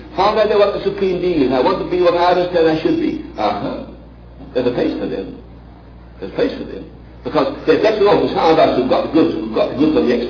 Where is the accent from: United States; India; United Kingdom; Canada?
United Kingdom; England; I'm English.